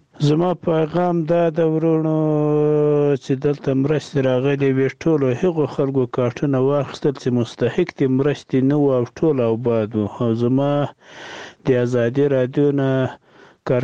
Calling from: Khani Kala, Paktika, Afghanistan; زه د پکتیکا دی ولایت سروبي دی ورسوالي خاني کلا ز خبرې کوم.

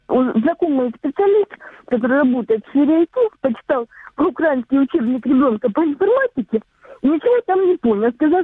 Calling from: Donetsk Oblast, Ukraine; Донецкая область.

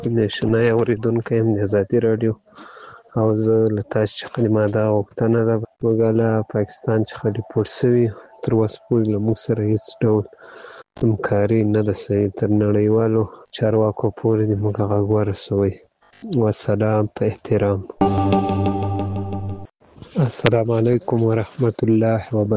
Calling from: Ghazni, Afghanistan; also born or lived in Pakistan; زه د غزنی دی ولایت دی اکټیو لسوالی څخه تاسو ته پیغام پریدم

